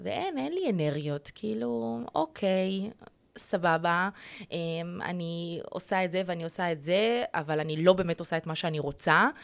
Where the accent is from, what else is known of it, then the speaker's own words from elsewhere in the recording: Beersheba, Southern District, Israel; moved away as an adult; now in Ramat Gan, Israel; כן. אני עברתי, עזבתי את הבית בגיל 22. 7 שנים. כן, אני מבאר שבע.